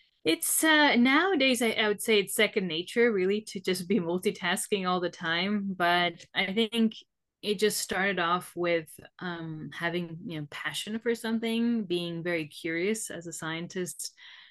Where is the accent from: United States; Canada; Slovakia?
Slovakia; English is a second language; that became my nickname in my home country, Slovakia.